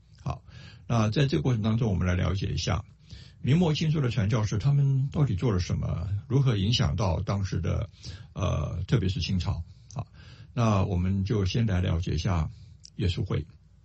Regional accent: Taipei, Taiwan; 各位弟兄姐妹平安，我是台北的

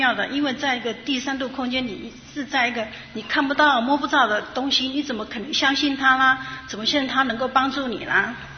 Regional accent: Taiwan; 我是住在台湾的，从台湾来的。

